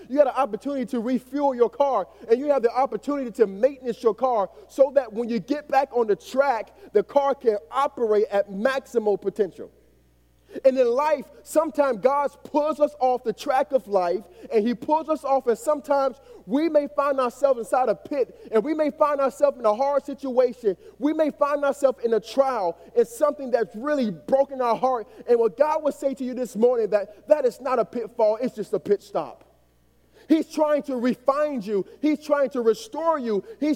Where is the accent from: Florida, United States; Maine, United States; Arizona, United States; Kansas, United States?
Florida, United States; Miami; I grew up in Miami, and that's where I was born and raised.